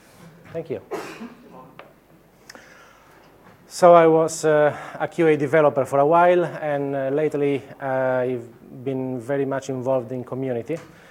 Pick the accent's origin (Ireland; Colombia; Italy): Italy; Sardinia; English is a second language; also born or lived in Germany / United States / Fiji; now in Melbourne, Australia; So I came from Sardinia, Italy, to Germany, Orlando, Los Angeles, Fiji, Sydney, and Melbourne.